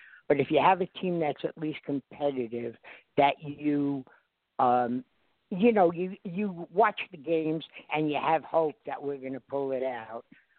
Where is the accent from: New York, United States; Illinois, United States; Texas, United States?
New York, United States; Brooklyn; I was brought up in Brooklyn, and ironically enough, I was brought up as a New York Giant fan.